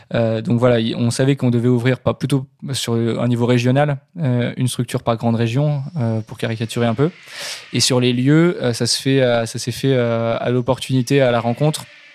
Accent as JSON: {"language": "French", "town": "Soissons", "region": "Hauts-de-France", "country": "France", "said": "en particulier à Soissons, qui est le territoire dont je viens"}